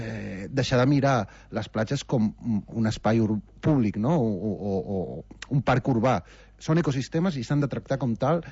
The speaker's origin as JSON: {"language": "Catalan", "town": "Calafell", "region": "Catalonia", "country": "Spain", "said": "Sí, de fet, soc de Calafell"}